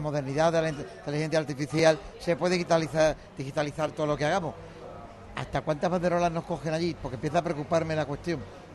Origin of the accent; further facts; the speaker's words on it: Spain; Yo me considero español, lo de católico, apostólico, romano.